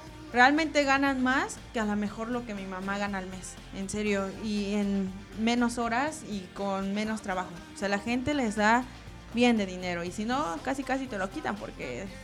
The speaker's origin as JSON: {"language": "Spanish", "country": "Mexico", "lives_now": "Spain", "said": "nosotros somos mexicanas, niños, por si no saben"}